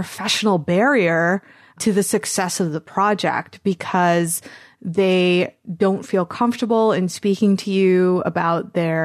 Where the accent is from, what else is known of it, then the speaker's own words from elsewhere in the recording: Edmonton, Alberta, Canada; First of all, I'm from Edmonton.